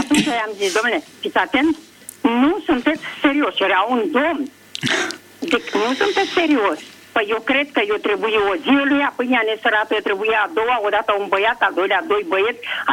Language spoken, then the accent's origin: Romanian; Craiova, Dolj, Romania; Sunt de la Craiova